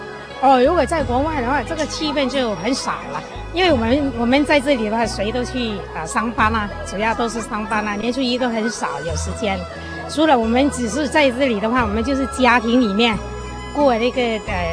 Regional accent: Vietnam; Chinese is a second language; 我们越南通常的过年就像我们也是很传统的

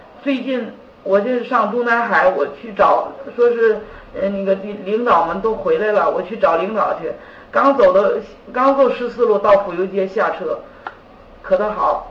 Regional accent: China; born there; 因为我生在了中国

